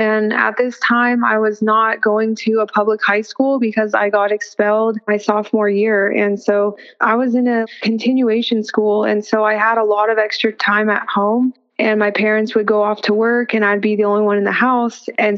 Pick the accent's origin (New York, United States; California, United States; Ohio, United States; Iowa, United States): California, United States; I mean, I'm from California and Christianity there is not cool.